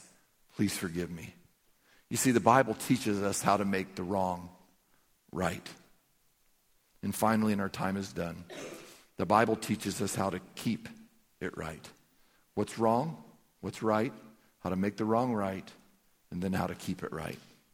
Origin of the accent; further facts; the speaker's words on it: South Carolina, United States; I get in trouble with that, but I grew up in South Carolina. We say yes, ma'am, and no, ma'am.